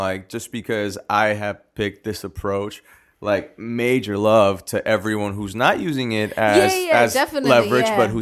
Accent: Jalisco, Mexico; hey, I'm from Jalisco, the land of tequila. That's where we make tequila. We also have mariachis. We're the land of mariachis.

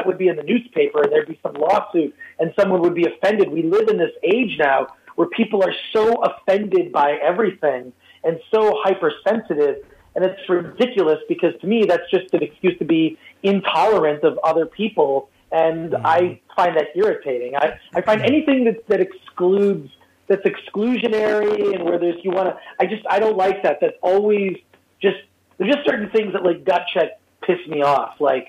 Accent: Midwest, United States; but I grew up in the Midwest, and there could be a few ignorant people there.

